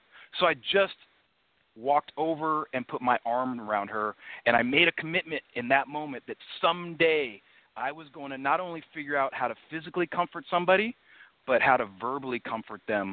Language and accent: English; Palo Alto, California, United States; So then I grew up in Palo Alto, California.